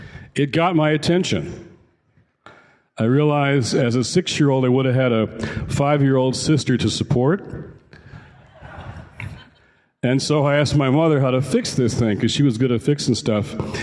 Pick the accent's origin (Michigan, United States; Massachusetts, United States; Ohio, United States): Michigan, United States; Detroit; When I was a kid growing up in Detroit, I like to walk around a little bit.